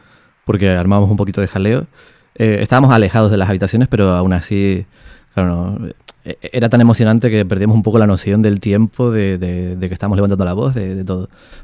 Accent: Canary Islands, Spain; accent: Canarian; somos actores canarios. Y además que actuamos con nuestro acento. No lo tenemos que cambiar

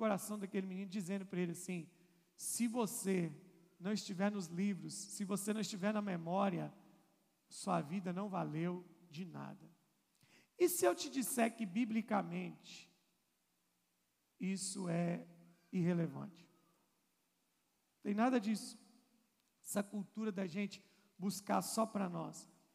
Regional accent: Minas Gerais, Brazil; Irmão, como bom mineiro que somos

